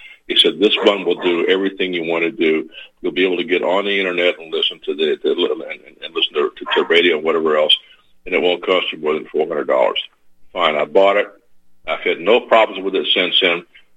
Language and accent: English; Louisiana, United States; I grew up in Louisiana, and gumbo to me is life, and so this is gumbo.